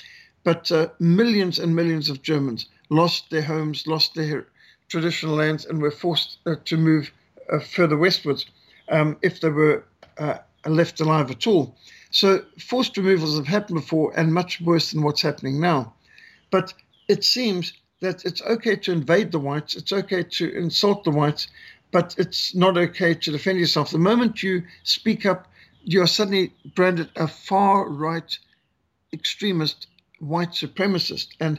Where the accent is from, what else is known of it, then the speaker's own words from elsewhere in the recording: Cape Town, Western Cape, South Africa; born there; when I was born in Cape Town, South Africa, 1960